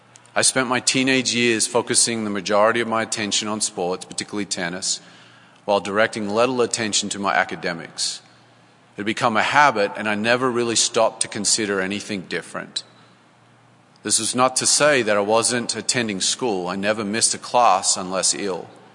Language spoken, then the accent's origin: English; Canberra, Australian Capital Territory, Australia; I was born and raised in Canberra, Australia. My mother was and still is a Catholic, and my father was a member of the Church of England